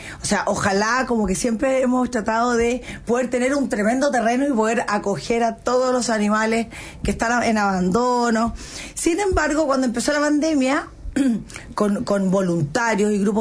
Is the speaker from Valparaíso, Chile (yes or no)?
yes; Valparaíso, Chile; now in Santiago, Chile; Yo soy de la Quinta Región, nacida y criada en la Quinta Región. Por supuesto que también tengo un gran amor por Santiago, porque es aquí donde yo me desarrollé, principalmente como comunicadora, como artista.